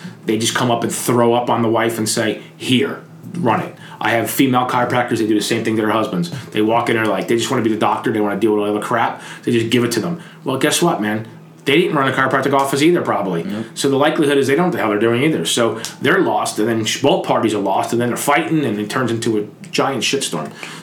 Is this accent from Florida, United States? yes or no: no; New Jersey, United States; now in Atlanta, United States; I'm from New Jersey. People can drive up there. People can't drive down here.